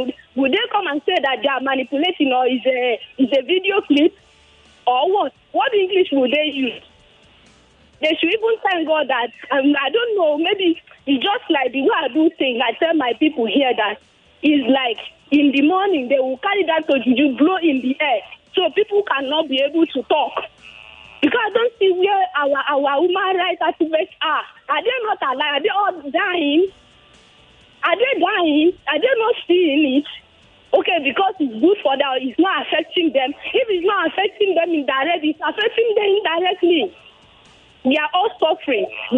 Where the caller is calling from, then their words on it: Ogun, Nigeria; I'm calling from Ogun State.